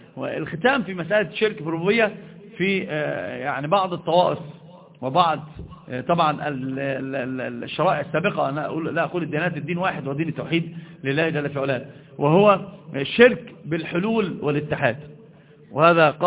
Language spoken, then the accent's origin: Arabic; Egypt; الحمد لله مش حد عندنا في مصر بيقول بذلك